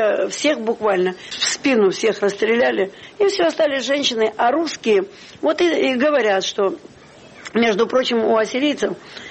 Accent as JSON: {"language": "Russian", "town": "Donetsk", "region": "Donetsk Oblast", "country": "Ukraine", "tie": "born there", "said": "я родилась в Донецке, вот, в Советском Союзе"}